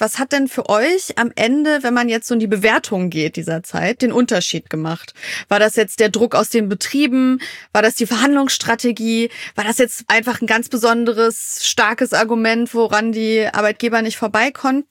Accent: Wolfsburg, Lower Saxony, Germany; Ich kenne das auch noch aus meiner Jugend hier in Wolfsburg.

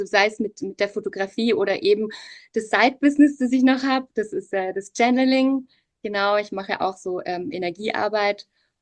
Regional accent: Lake Constance, Germany; now in Munich, Germany; Okay, also ursprünglich komme ich gar nicht aus München, sondern ich komme eigentlich vom Bodensee und bin jetzt auch schon, ich würde sagen, 20 Jahre in München.

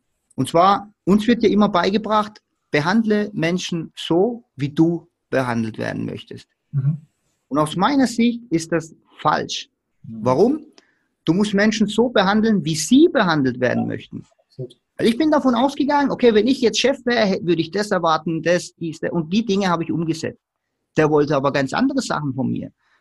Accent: Baden-Württemberg, Germany; Ich komme hier aus dem Stuttgarter Raum

